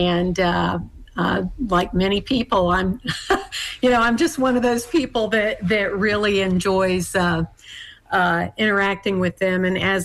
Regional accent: Bowling Green, Kentucky, United States; I grew up in Bowling Green, Kentucky, it was relatively inexpensive to have horses there.

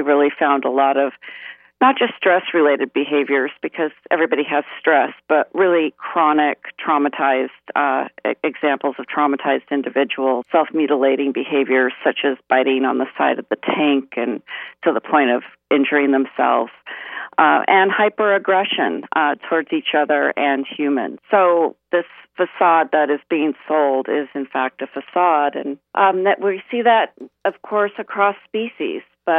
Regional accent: Los Angeles, California, United States; I grew up in Los Angeles because I was always looking for dolphins and never really got on the board.

